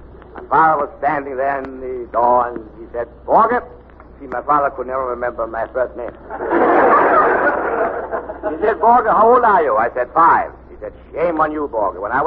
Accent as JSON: {"language": "English", "country": "Denmark", "tie": "born there", "second_language": "English", "said": "I was born a baby in Denmark in the year 19... Let me see, 1 year before my first birthday. And we didn't have much money, and so I was born at home."}